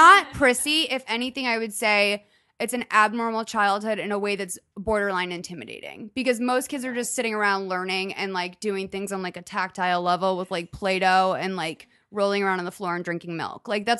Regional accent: Lexington, Massachusetts, United States; but I grew up in Lexington, Massachusetts

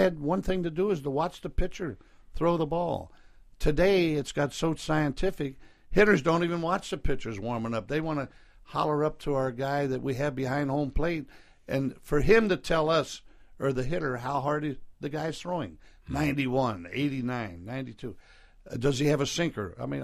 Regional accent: Cincinnati, Ohio, United States; we had our own plane, a conveyor, and we were in Cincinnati, which is my hometown

